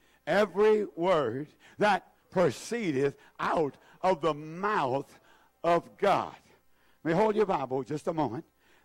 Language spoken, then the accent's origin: English; the South, United States; I still don't talk as plain as some folks, but I can talk plain enough that you know I'm from the South, can't I?